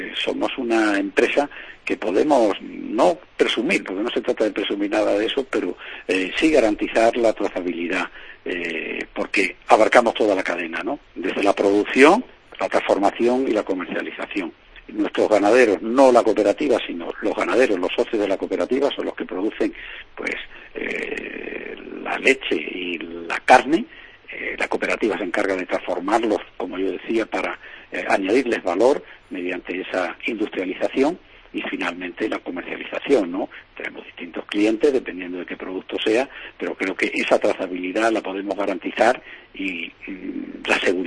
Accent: Andalusia, Spain; Yo creo que aquí en esta zona norte de Andalucía pues somos bastante extremeños y bastante castellano-manchegos también, aparte de andaluces. Una mezcla, ¿no?

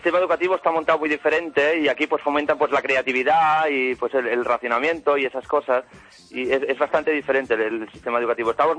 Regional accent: Barcelona, Catalonia, Spain; now in Canada; Yo soy de Barcelona ciudad

